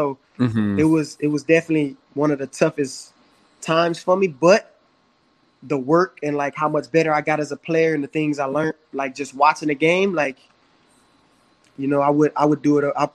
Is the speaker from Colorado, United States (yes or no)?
no; Louisiana, United States; You know, we're from Louisiana.